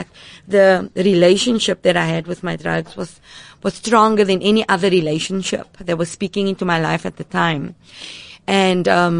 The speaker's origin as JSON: {"language": "English", "town": "Mitchells Plain", "region": "Western Cape", "country": "South Africa", "tie": "born or raised there", "said": "I grew up in Mitchell's Plain."}